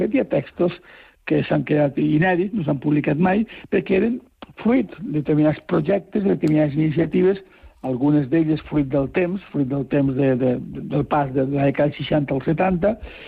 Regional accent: Elche, Valencian Community, Spain; jo vaig conèixer a Jaume Vidal d'Alcover al meu poble, a Elx, a la província d'Alacant

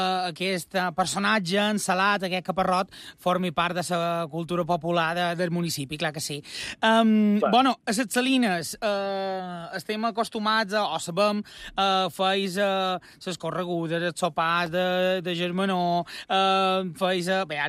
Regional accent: Consell, Balearic Islands, Spain; jo aquí som de Consell

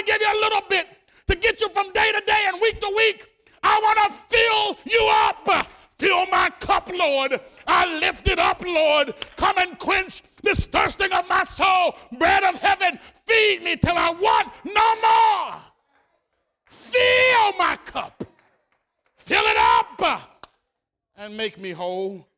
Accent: Washington, District of Columbia, United States; I'm from Washington, D.C. And so when you go to the gas station, they're behind bulletproof windows.

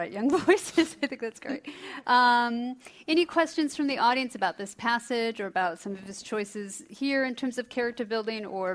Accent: Iowa, United States; I'm from Iowa, and I grew up in a Baptist family.

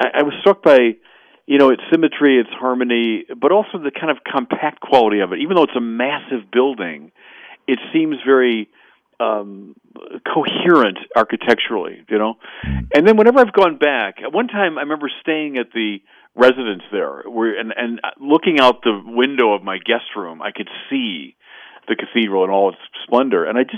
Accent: Chicago, Illinois, United States; In fact, just recently I was back in my hometown of Chicago

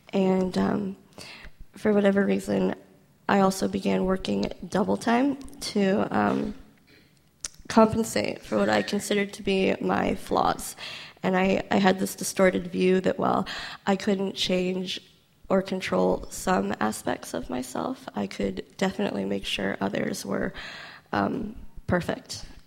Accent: Portland, Oregon, United States; So I'm from the Portland, Oregon area of the States, where I grew up with two parents and one sister. I was raised in a Christian home

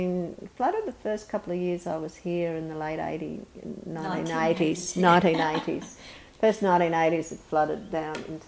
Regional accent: Gilgandra, New South Wales, Australia; when I was growing up in Gilgandra, my grandmother would come into town on Fridays

